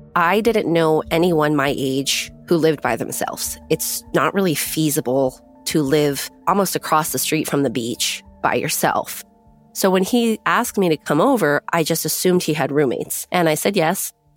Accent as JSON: {"language": "English", "region": "California", "country": "United States", "tie": "born or raised there", "said": "I grew up in Orange County, California. Orange County is kind of its own weird little world, and money is a big deal there."}